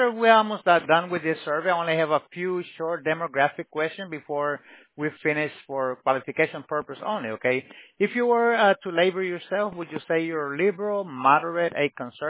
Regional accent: Miami, Florida, United States; We're from Miami, sir.

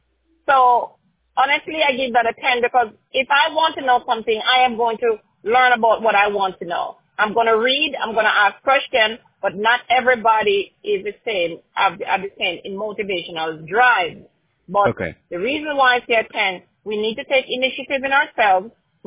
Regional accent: Jamaica; now in United States; I'm a Jamaican. I am brown. I'm not black. Black is like the color of a car. I am brown. I am Afro-Caribbean. I'm from African descent. I'm from Jamaica.

